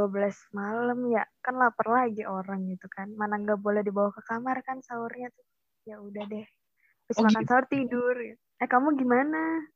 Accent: Banjarbaru, South Kalimantan, Indonesia; also born or lived in Malang; Asli Indonya sebenarnya sekarang lagi tinggal di Banjarbaru, Kalimantan Selatan. Tapi orang tua Malang sih. Tapi jadinya aku tuh bingung ya, aku tuh jadi orang mana gitu. Kayaknya bisa diakui di dua tempat itu, di Banjar sama di Malang.

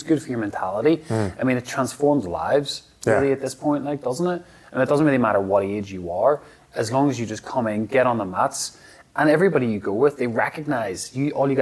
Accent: Belfast, Northern Ireland, United Kingdom; because I came from Belfast.

